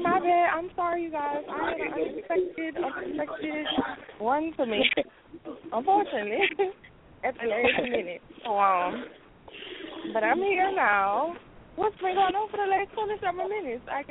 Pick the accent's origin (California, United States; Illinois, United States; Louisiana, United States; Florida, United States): Louisiana, United States; New Orleans; Well, I'm sure they know I'm originally from New Orleans. I tried Georgia for a minute. I must say, I tried Georgia. Then I decided after about 8 months to come back home.